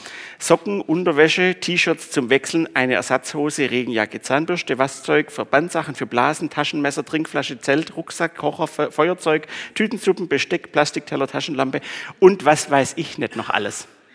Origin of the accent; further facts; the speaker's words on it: Swabia, Germany; Ich bin Schwabe, es hat ja mal Geld gekostet.